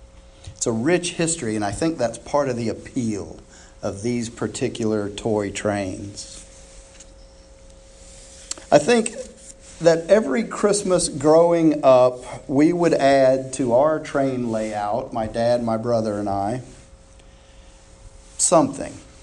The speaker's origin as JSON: {"language": "English", "country": "Germany", "tie": "born or raised there", "also_born_or_lived": "Austria", "said": "much of my childhood, I grew up in Europe, Germany and Austria mostly"}